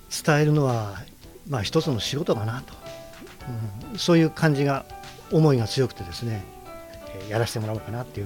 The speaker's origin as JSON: {"language": "Japanese", "town": "Yokkaichi", "region": "Mie", "country": "Japan", "tie": "born or raised there", "said": "私この地元四日市で生まれ育ってですね、今年で古希になるんですけども"}